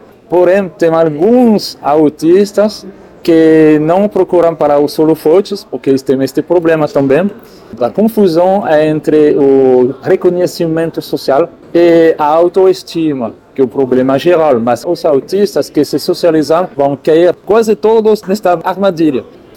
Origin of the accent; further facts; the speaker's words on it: France; Portuguese is a second language; now in Rio de Janeiro, Brazil; eu sou francês, por isso que eu não falo bem português.